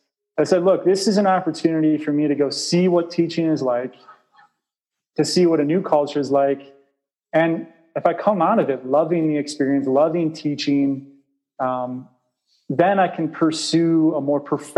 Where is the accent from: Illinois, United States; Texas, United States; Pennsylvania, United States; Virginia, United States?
Illinois, United States; Chicago; now in Costa Rica; You know, I grew up in Chicago, so there's carpeted floors and there's heating systems